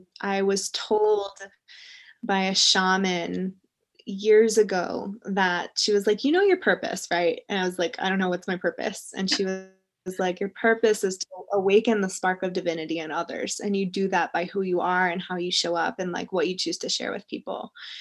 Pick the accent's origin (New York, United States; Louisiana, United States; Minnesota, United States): Louisiana, United States; New Orleans; Like, I grew up in New Orleans, and like, party culture is so interwoven into way of life.